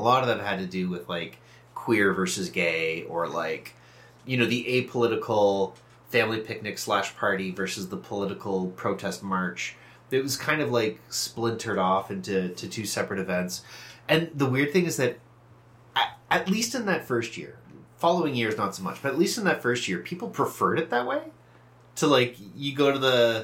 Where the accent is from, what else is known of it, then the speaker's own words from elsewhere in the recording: Burlington, Ontario, Canada; Like, I grew up in the Burlington area.